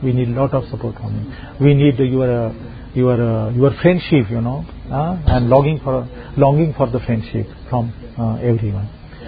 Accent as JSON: {"language": "English", "country": "India", "said": "though I am coming from India, though my brothers and sisters are here"}